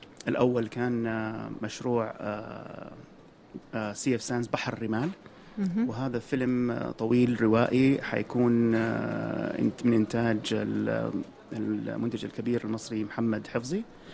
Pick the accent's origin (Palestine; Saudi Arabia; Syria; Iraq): Saudi Arabia; فنبغى نوري العالم أنه إحنا كسعوديين كنقدر نسوي أفلام سعودية مع العرب وتكون عالمية